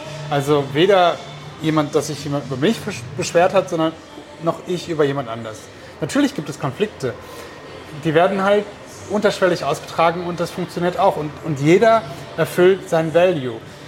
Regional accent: Germany; Ich finde, dass wir als Deutsche dieses Streben nach Harmonie auch brauchen.

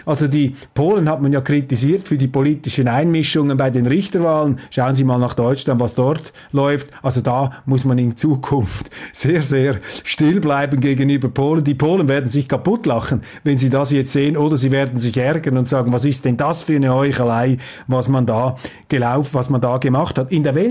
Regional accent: Switzerland; aus deutscher Sicht und als Schweizer kann ich das hier vielleicht so formulieren

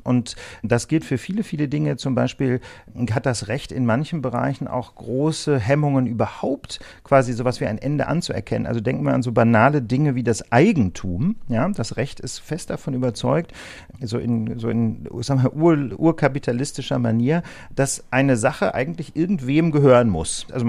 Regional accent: Osnabrück, Lower Saxony, Germany; Ich komme zum Glück aus Osnabrück. Ja, das kann ich also auch für mich in Anspruch nehmen. Und habe dann, weil es so schön war, dort auch erstmal zwei Semester studiert.

